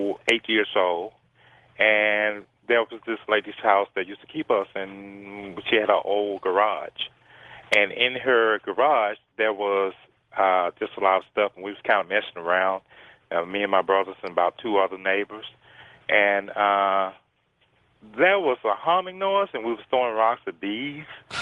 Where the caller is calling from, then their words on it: Memphis, Tennessee, United States; I'm calling from Memphis.